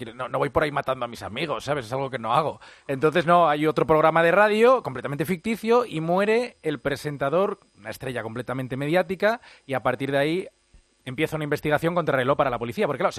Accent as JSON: {"language": "Spanish", "town": "Vigo", "region": "Galicia", "country": "Spain", "tie": "born there", "lives_now": "Madrid, Spain", "said": "Vigo, que es donde yo nací, donde tengo mi familia, y Madrid, que es donde vivo ahora."}